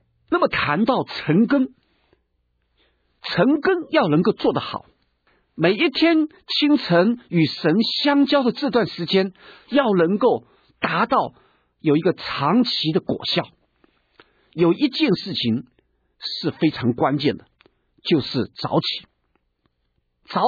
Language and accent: Chinese; China; 而我们中国人也有一句成语讲到说，一日之计在于晨